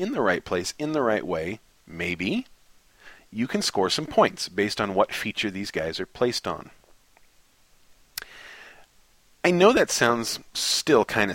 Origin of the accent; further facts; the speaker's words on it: United States; And if you're French, just forgive my pronunciation, because I'm American, and I don't care.